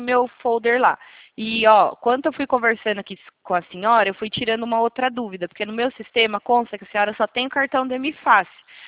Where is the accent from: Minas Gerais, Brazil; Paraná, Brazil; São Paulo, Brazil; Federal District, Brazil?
São Paulo, Brazil; Itatiba; Eu não, eu sou de Itatiba, São Paulo.